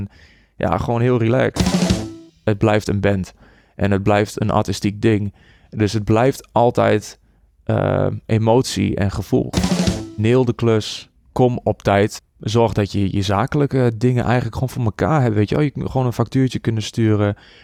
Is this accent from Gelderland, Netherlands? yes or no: yes; Borculo, Gelderland, Netherlands; Ik kom uit Borculo. Daar ben ik opgegroeid. Daarna ben ik conservatorium gaan doen in Enschede, Popacademie.